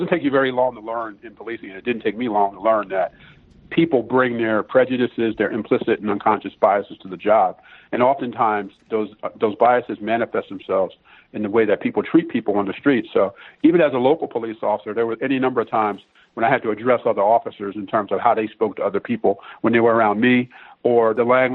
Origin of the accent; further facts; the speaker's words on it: Philadelphia, Pennsylvania, United States; growing up in Philadelphia, I was familiar with all the stories about policing and Frank Rizzo and the past through my parents and family members and others.